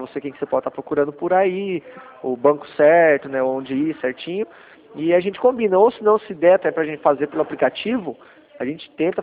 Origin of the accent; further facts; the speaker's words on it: Santa Bárbara, São Paulo, Brazil; eu sou daqui de Santa Bárbara, não tô em Sumaré.